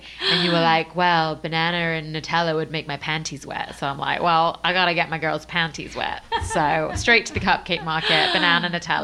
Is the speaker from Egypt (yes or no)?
no; England, United Kingdom; accent: English; Jamie's been making fun of my English accent all weekend.